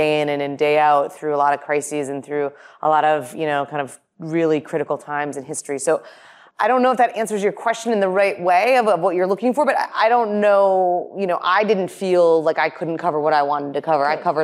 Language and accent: English; North Dakota, United States; I was coming from North Dakota, as Joan said, with bleach blonde hair and a nose ring and some waitress shoes in case it all didn't work out.